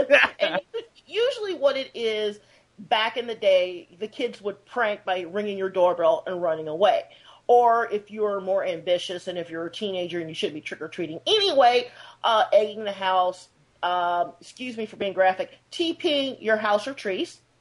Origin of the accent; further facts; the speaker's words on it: Illinois, United States; I'm from Illinois, and part of my family is Amish.